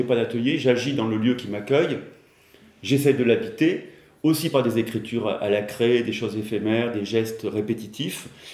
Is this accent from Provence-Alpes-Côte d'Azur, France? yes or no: no; Clermont-Ferrand, Auvergne-Rhône-Alpes, France; born there; moved away; je vais me retrouver dans ma ville natale, que j'ai quittée il y a 32 ans.